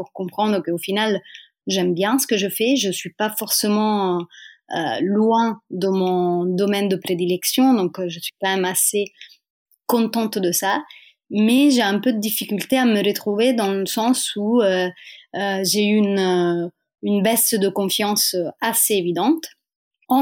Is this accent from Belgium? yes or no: no; Rome, Lazio, Italy; French is a second language; moved away as an adult; now in Lille, France; une Italienne basée à Lille, dans le nord de la France, depuis presque 5 ans. Je viens de Rome à la base